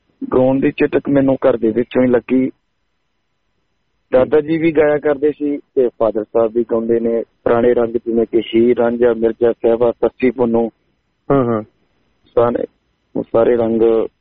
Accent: Rampura Phul, Punjab, India; born there; ਰਾਮਤਾ ਫੂਲ ਪਿੰਡ ਡਿਸਟ੍ਰਿਕਟ ਬਠਿੰਡਾ … ਦੇ ਘਰ ਮੇਰਾ ਜਨਮ ਹੋਇਆ

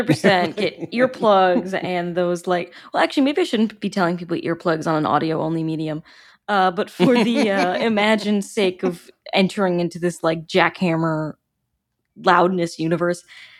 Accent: New York, United States; For me, as a New Yorker, I guess I'll be screeching if the subway's late.

